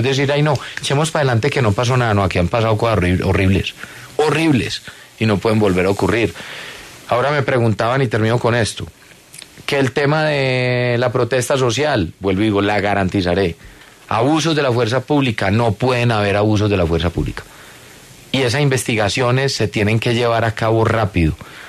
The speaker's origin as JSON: {"language": "Spanish", "country": "Colombia", "said": "¿no nos podremos poner de acuerdo con eso como colombianos?"}